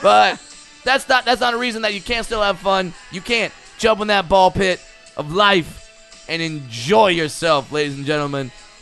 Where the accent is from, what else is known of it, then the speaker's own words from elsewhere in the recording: California, United States; I'm from Orange County. We put avocado on everything.